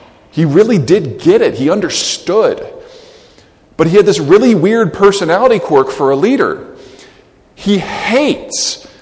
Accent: United States; As an American, I don't lose a lot of sleep over this.

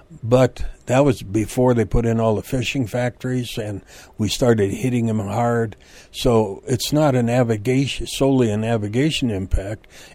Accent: North Dakota, United States; I come from North Dakota, and we never had corn or sunflowers up where I was.

